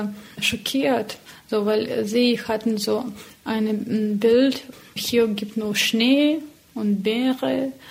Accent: Belarus; German is a second language; Ich sagte, nein, ich bin aus Belarus, aus Weißrussland.

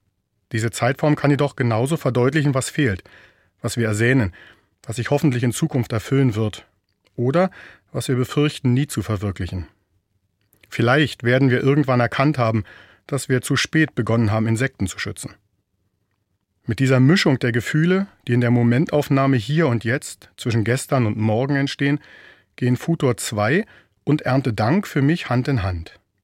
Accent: Germany; Der Anblick einer Warteschlange versetzt mich immer ein wenig in meine Kindheit in der DDR.

